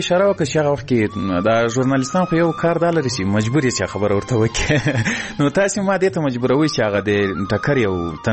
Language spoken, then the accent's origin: Pashto; Ghazni, Afghanistan; ځکه زه له غزنی څخه یو دوه درې کسان وو